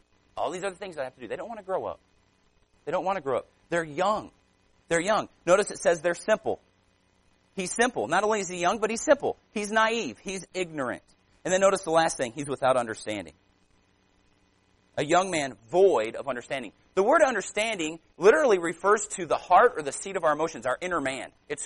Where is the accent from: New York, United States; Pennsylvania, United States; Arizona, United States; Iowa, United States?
Arizona, United States; Phoenix; I grew up in Phoenix, Arizona, and I know where that is. It's Van Buren and Washington Street in Phoenix.